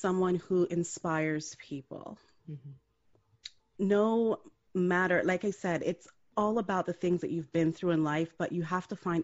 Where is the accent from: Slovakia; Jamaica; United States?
Jamaica; I mean, as a kid, I grew up in Jamaica.